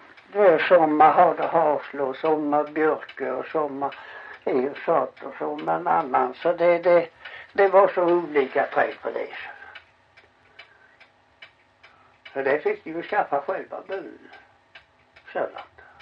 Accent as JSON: {"language": "Swedish", "town": "Gothenburg", "region": "Västra Götaland County", "country": "Sweden", "tie": "born there", "said": "Jag är född här i Göteborg"}